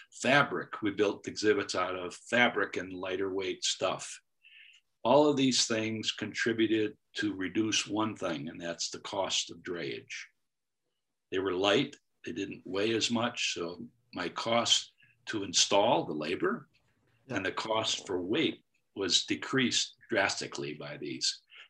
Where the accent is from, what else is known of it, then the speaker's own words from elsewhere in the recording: United States; I am an American, and the book I wrote is from an American point of view.